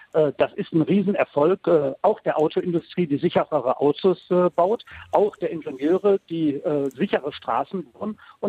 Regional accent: North Rhine-Westphalia, Germany; Ich komme aus dem Ruhrgebiet, an dem größten Ballungszentren der Republik.

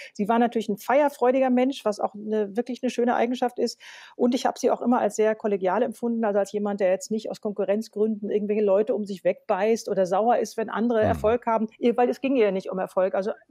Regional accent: Berlin, Germany; Ich war auch immer ganz stolz als Berlinerin

